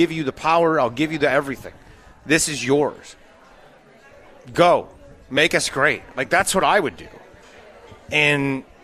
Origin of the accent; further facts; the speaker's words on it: Illinois, United States; So I grew up in Chicagoland.